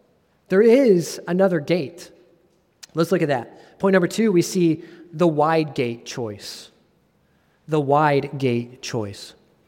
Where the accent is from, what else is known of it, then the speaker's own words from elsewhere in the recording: Texas, United States; born there; I like Texas. I was born in Texas.